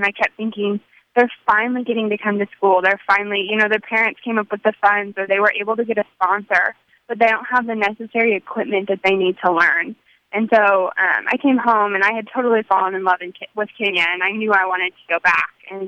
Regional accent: Branson, Missouri, United States; I'm from Branson, Missouri.

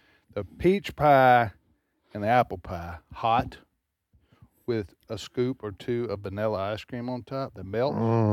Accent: the South, United States; As a Southerner, lifelong

